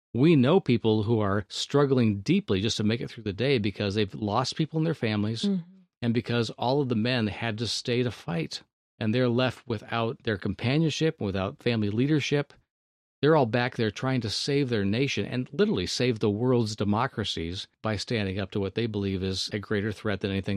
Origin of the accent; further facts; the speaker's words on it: Thousand Oaks, California, United States; This lady in Thousand Oaks, my hometown, was reinvigorated in her compassion and her passion for something because of a traumatic event